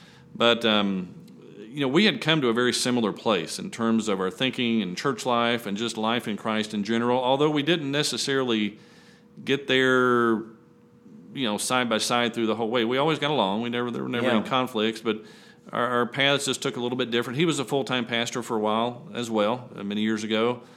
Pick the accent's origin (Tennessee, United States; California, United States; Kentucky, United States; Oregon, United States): Kentucky, United States; Lexington; So we moved to Winchester. I'm from Lexington here originally. We moved to Winchester.